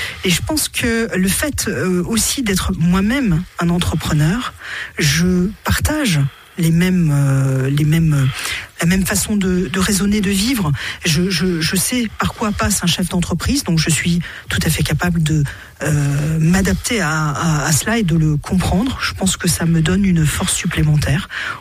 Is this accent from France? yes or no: yes; Clermont-Ferrand, Auvergne-Rhône-Alpes, France; moved away as an adult; now in Nièvre, France; Non, moi je suis originaire de Clermont-Ferrand. J'ai grandi du côté de Gergovie, vers Saint-Gédorix.